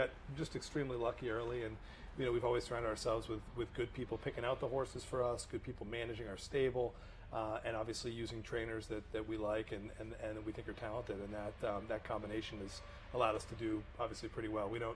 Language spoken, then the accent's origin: English; Boston, Massachusetts, United States; I grew up in Boston and had no exposure to horse racing.